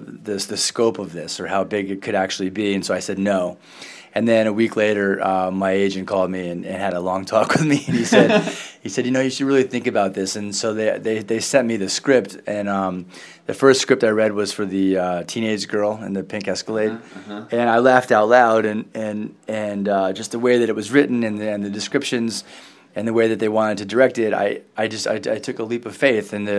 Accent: Portland, United States; Don't get me wrong, I don't mind going to LA, but I'm from Portland

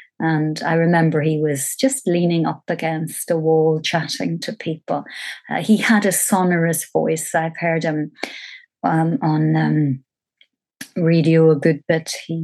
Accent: Omagh, Northern Ireland, United Kingdom; And because he's from my hometown, through him, I saw that it was possible to become a writer.

